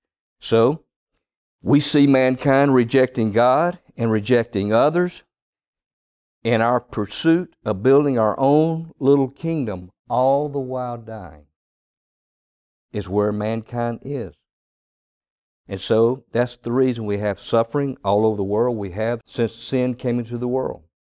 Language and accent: English; Mississippi, United States; He was born and raised in the Mississippi Delta, and that's where I'm from originally.